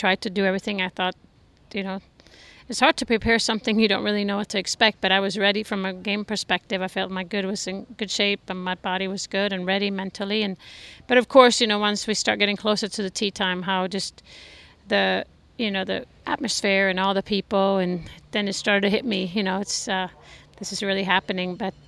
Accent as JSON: {"language": "English", "country": "Sweden", "tie": "born or raised there", "second_language": "English", "said": "growing up in Sweden as a little girl"}